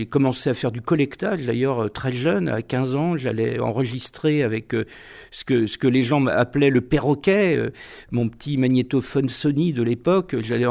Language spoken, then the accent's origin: French; Guérande, Pays de la Loire, France; born there; moi je suis né à Guérande, beaucoup plus bas, hein, la Bretagne assez marche.